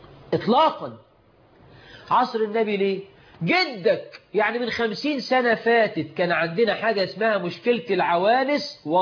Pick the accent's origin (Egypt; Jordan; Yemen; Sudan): Egypt